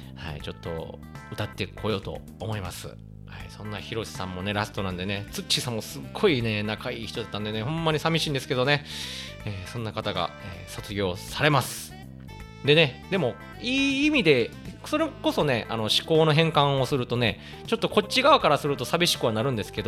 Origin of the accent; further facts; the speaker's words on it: Kobe, Hyogo, Japan; now in Amagasaki, Japan; まあ、地元は神戸なんですけど、僕も尼崎に今住んでるんで、めちゃくちゃ近いっていう、隣なんですよね